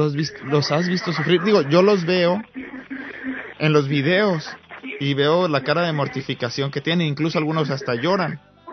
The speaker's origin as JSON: {"language": "Spanish", "country": "Mexico", "tie": "born or raised there", "said": "Yo soy de México, allá crecí."}